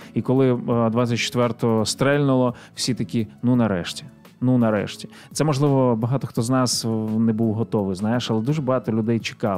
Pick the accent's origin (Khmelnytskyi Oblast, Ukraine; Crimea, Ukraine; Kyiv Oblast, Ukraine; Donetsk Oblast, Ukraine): Kyiv Oblast, Ukraine; Ivankiv; після окупації мого рідного Іванкова і нашого регіону